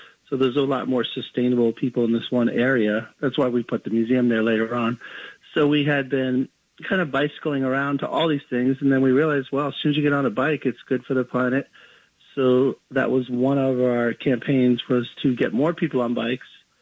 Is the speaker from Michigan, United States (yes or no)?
no; New York City, New York, United States; born there; I was born in New York City